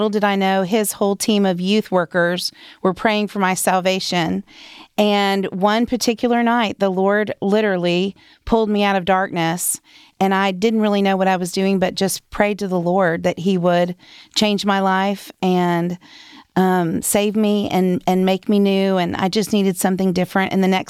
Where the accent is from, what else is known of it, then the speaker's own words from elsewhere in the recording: Southern United States, United States; I was raised in the Bible Belt where, you know, everyone went to church.